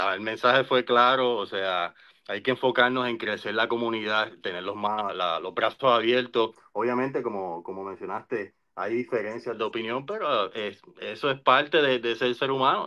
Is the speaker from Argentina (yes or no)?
no; Puerto Rico; first language Spanglish; Como soy boricua, yo soy de los que que mi primer idioma es Spanglish